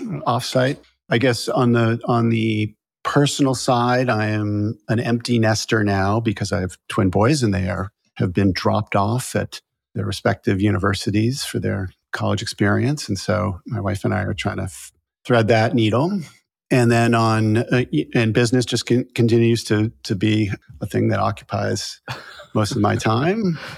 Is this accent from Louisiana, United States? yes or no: no; Massachusetts, United States; So I went to Tufts and I grew up in Massachusetts. So I wasn't that far away from home.